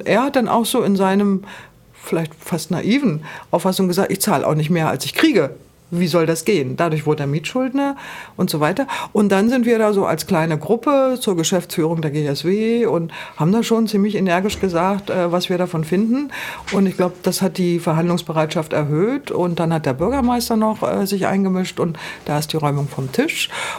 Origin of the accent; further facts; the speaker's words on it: East Germany, Germany; Ich komme jetzt aus dem Osten, bei uns galt auch mehr das Wort.